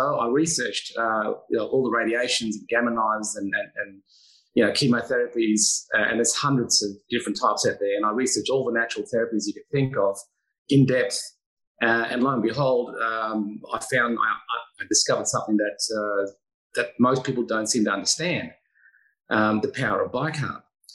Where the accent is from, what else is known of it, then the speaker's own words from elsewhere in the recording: Cairns, Queensland, Australia; first language Dutch; English is a second language; also born or lived in Netherlands; And I came to Australia when I was about 6 years old. And we landed in Sydney, and then from Sydney we drove up to Melbourne, down to Melbourne for a year, and then we drove up to Cairns, and that's where I spent most of my life, in Cairns